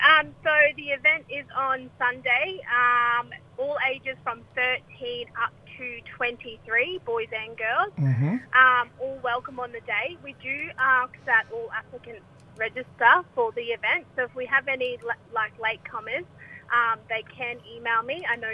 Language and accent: English; Queensland, Australia; now in Cairns, Australia; My mob, I'm proud Wadawa Island woman from the Torres Strait.